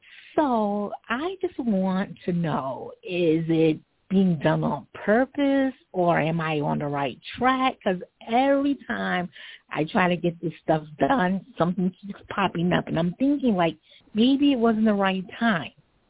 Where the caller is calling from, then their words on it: Long Island, New York, United States; I'm calling from Long Island.